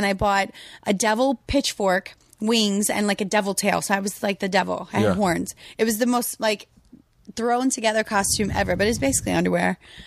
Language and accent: English; Louisiana, United States; I remember, because I'm from Louisiana, a lot of guys love Dan.